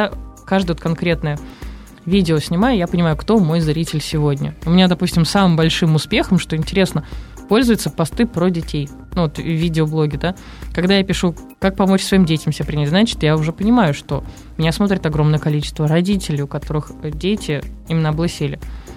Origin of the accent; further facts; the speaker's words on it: Moscow, Russia; хотя я родом из Москвы.